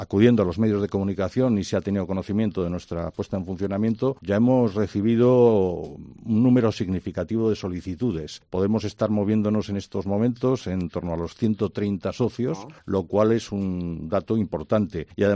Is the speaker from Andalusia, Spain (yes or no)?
no; Community of Madrid, Spain; Pues a mí, que soy madrileño, fíjate, me sienta muy mal.